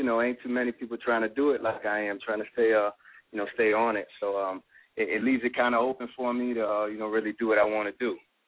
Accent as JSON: {"language": "English", "region": "Connecticut", "country": "United States", "lives_now": "San Diego, United States", "said": "I'm originally from Connecticut, but I'm singing out of San Diego, California now."}